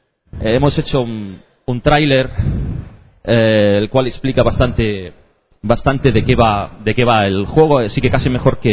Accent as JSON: {"language": "Spanish", "town": "Madrid", "region": "Community of Madrid", "country": "Spain", "said": "Soy de Madrid … el mundo de la música de baile."}